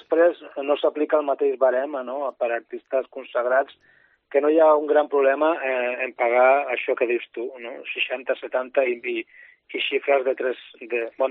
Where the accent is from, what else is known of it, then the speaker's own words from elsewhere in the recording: Barcelona, Catalonia, Spain; born there; Jo vaig néixer a Barcelona, però a favor meu puc dir que estic casat amb una noia de Santa Cristina d'Aro.